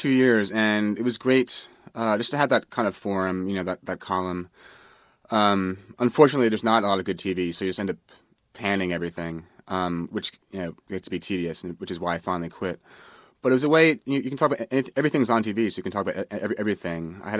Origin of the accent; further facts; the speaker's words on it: Manhattan, New York, United States; I mean, I grew up in Manhattan